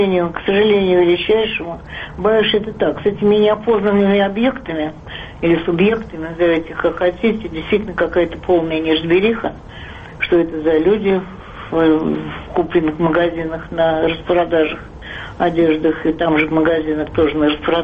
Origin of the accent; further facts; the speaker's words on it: Russia; как житель этой страны, как житель России, как россиянка